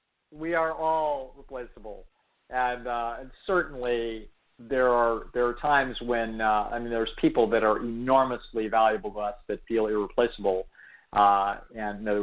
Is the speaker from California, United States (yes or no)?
yes; California, United States; because I grew up in California